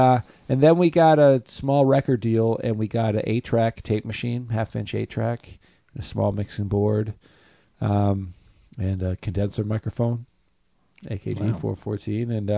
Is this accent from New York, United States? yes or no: no; Delaware, United States; I'm from Delaware originally, but it's just a unique name in general.